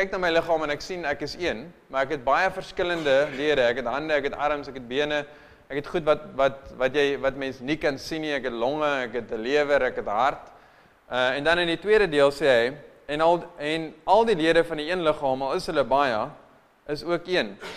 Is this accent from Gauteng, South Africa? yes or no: no; Piketberg, Western Cape, South Africa; born there; ek is hier gebore. Ek bly nou hier, ek bly nou in Piketberg